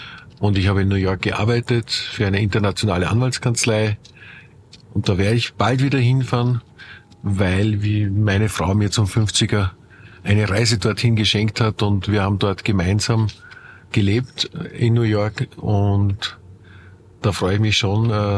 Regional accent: Eugendorf, Salzburg, Austria; ich bin aus Salzburger Sicht, aus Eugendorf kommend

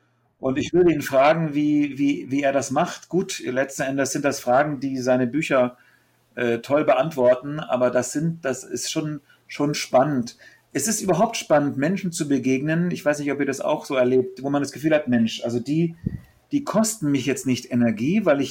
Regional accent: Munich, Bavaria, Germany; Ich selber bin aus München.

